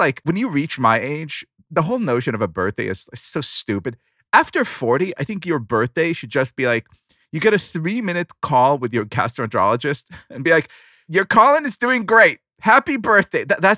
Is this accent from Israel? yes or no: yes; Israel; By the way, growing up in Israel, that was always a very joyous day.